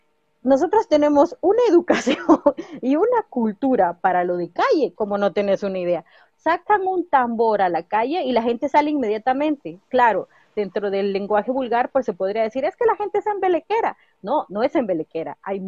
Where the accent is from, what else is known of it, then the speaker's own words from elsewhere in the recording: Ciudad Vieja, Sacatepéquez, Guatemala; also born or lived in Antigua Guatemala; Yo vengo de Ciudad Vieja y de Antiguo Guatemala, imagínate, donde las calles son un escenario.